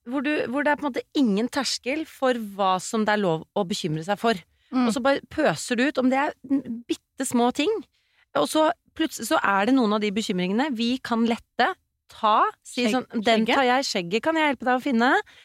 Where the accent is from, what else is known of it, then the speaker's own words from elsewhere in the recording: Oslo, Norway; Jeg har vokst opp på Bygdøy